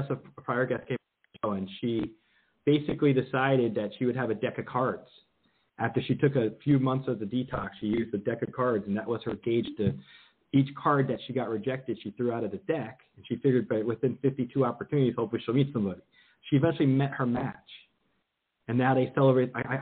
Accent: New Jersey, United States; I'm from Jersey. Grew up in Jersey originally.

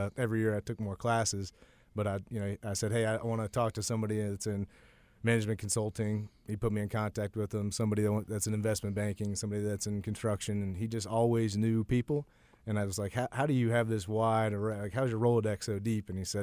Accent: Warrenton, Virginia, United States; I'm originally from Warrenton, Virginia, which is a small town that today is probably considered a suburb of D.C., but when I was growing up, it was a little bit more rural.

